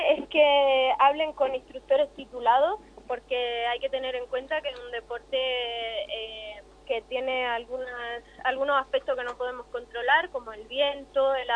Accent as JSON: {"language": "Spanish", "town": "Murcia", "region": "Region of Murcia", "country": "Spain", "tie": "born or raised there", "lives_now": "Argentina", "said": "Soy del sureste de España. Allí aprendí y allí crecí."}